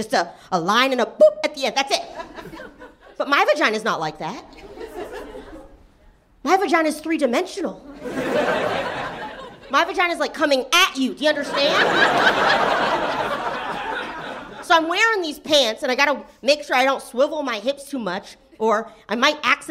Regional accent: the South, United States; I'm from the South where they want like our vaginas accessible to God or something.

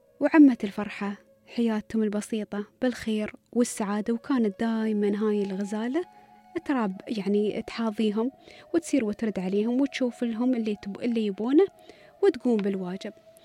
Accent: United Arab Emirates; accent: Emirati; هي كلمة من قاموسنا المحلي بلهجتنا الإماراتية.

